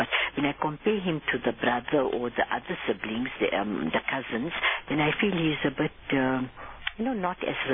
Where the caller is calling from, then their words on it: Mpumalanga, South Africa; I'm phoning from Mpumalanga.